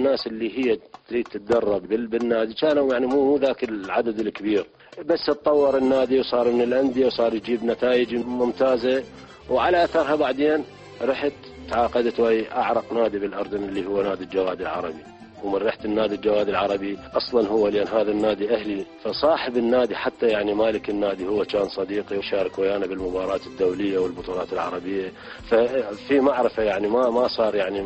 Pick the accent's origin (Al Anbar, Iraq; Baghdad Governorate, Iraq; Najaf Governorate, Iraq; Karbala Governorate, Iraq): Baghdad Governorate, Iraq; Baghdad; now in Amman, Jordan; يعني جيت من بغداد بالأيام اللي هي انتهت بها الفروسية والرياضة كملت بعمان